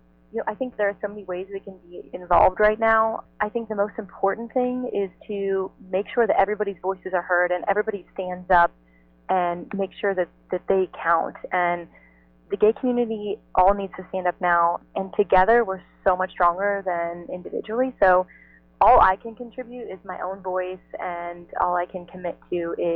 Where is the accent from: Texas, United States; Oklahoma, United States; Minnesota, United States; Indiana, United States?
Indiana, United States; now in Los Angeles, United States; I come from Indiana, so I haven't always been in Los Angeles.